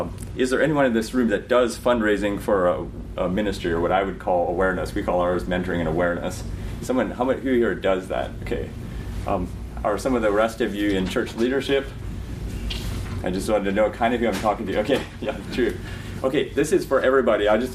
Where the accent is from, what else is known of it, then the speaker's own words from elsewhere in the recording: Ohio, United States; now in Lancaster, United States; As he said, I live in Lancaster here. I was formerly from Holmes County, so if someone knows me from that area.